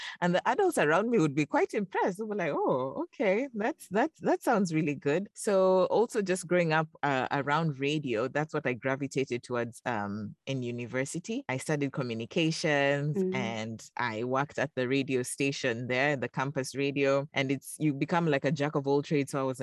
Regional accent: Kenya; I'm an African voice actor. I'm actually from Kenya in East Africa.

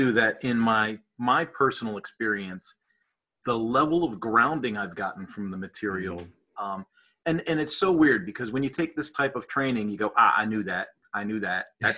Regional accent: Philadelphia, Pennsylvania, United States; now in Colorado, United States; I was raised in Philadelphia.

